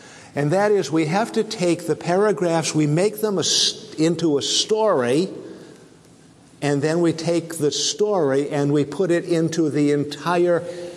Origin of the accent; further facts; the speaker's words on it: Maine, United States; As you may know from my accent already, I grew up in Maine and grew up right on the edge of a small Maine farming community.